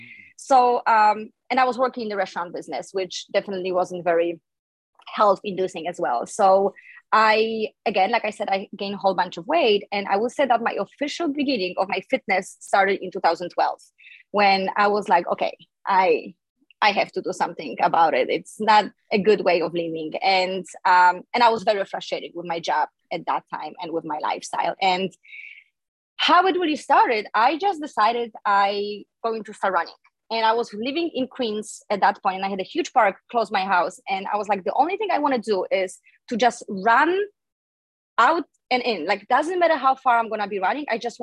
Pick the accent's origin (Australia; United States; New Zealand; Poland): Poland; English is a second language; I'm originally from Poland, and when I was growing up in Poland